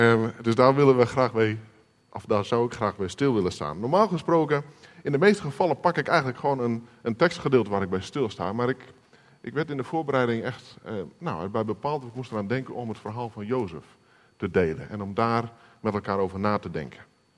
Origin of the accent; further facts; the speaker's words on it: Friesland, Netherlands; now in Den Bosch, Netherlands; Ik ben inderdaad niet van hier. Ik ben in Friesland geboren en opgegroeid in een gezin met 5 kinderen.